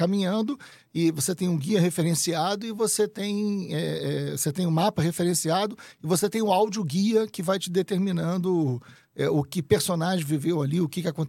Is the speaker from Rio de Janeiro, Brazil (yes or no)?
yes; Rio de Janeiro, Brazil; Aí eu sou carioca, apaixonado por literatura.